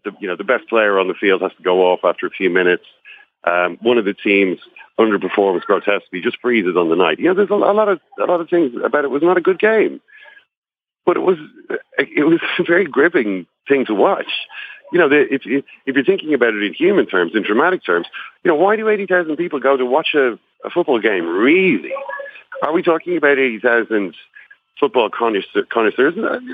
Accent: Ireland; I'm from Ireland

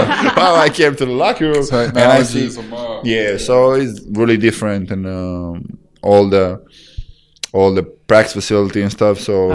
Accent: Croatia; English is a second language; moved away as an adult; basically from the Zagreb, which is I played before I came to the USA, I'm driving to my back home, like my hometown is like 3 hours drive.

